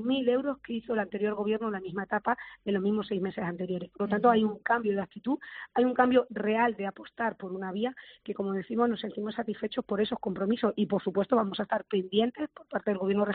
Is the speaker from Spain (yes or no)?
yes; Talavera de la Reina, Castilla-La Mancha, Spain; por supuesto que soy de Talavera